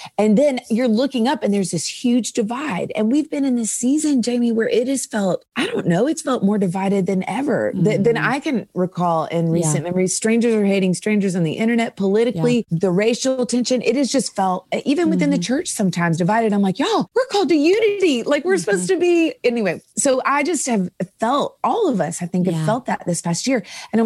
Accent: Nashville, Tennessee, United States; Born and raised in Nashville.

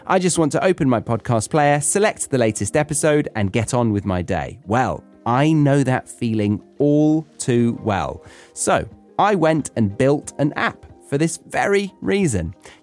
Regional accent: United Kingdom; But hey, that is kind of a stereotype of being British, right? Complaining and never being overly satisfied with life.

